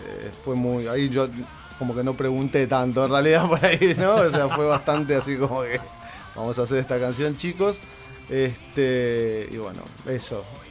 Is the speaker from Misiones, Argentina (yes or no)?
no; El Palomar, Buenos Aires Province, Argentina; Yo soy del oeste, ahí en Palomar